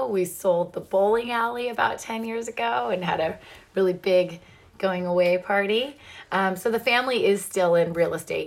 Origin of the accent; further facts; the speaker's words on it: Fresno, California, United States; also born or lived in Clovis; I grew up in the Central Valley. I was born in Clovis, California, and I was raised in Fresno, California.